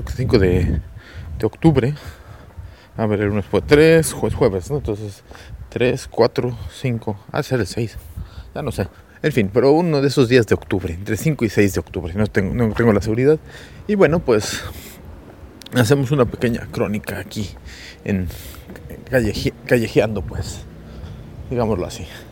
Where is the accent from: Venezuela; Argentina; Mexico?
Mexico; Yo, como buen mexicano, se hace frío y me pongo una chamarra sin darme cuenta que teníamos calefacción